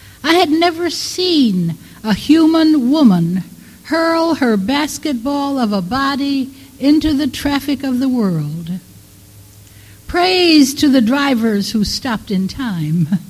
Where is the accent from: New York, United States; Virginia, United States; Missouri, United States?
New York, United States; Depew; born there; I was born in Depew. And because Depew at that time was a Polish town, I understood Polish and I spoke Polish.